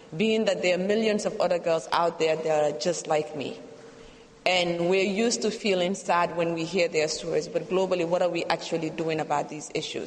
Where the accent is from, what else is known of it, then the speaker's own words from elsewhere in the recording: Gambia; I am originally from the Gambia, which is the smallest country in mainland Africa.